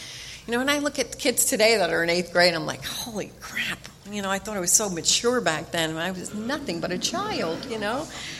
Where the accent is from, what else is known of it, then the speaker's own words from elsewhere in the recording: New Jersey, United States; moved away as an adult; But I grew up I'm from New Jersey, and there's a few of us here from New Jersey. Moved out here 5 years ago to be near grandbabies.